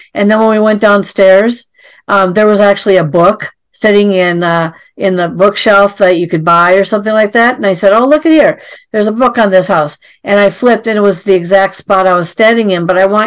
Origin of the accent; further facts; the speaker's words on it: Midwest, United States; Plus I'm from the Midwest.